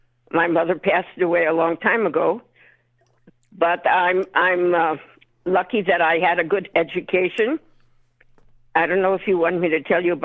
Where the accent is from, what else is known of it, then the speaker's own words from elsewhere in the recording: Chicago, Illinois, United States; born there; Okay, I was born in Chicago, Illinois, but my heritage is Hungarian, and both my parents came from Hungary.